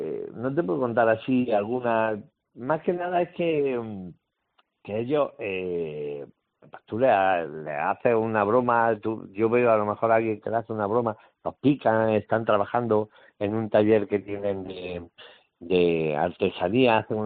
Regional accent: Jaén, Andalusia, Spain; born or raised there; also born or lived in Málaga

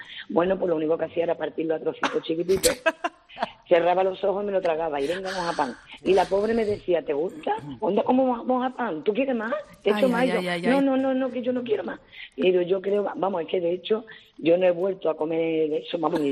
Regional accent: Seville, Andalusia, Spain; now in El Pedroso, Spain; yo soy de ciudad, yo soy de Sevilla, pero sí, me casé y me fui a vivir al Pedroso.

